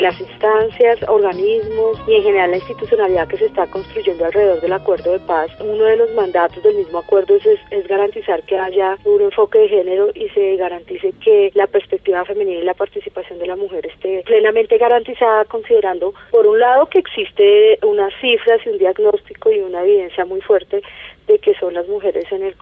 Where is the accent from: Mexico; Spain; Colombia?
Colombia; Dos de nosotros somos colombianos.